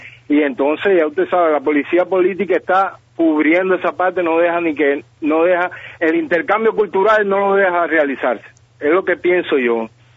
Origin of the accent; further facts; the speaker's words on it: Cuba; te voy a hablar como buen cubano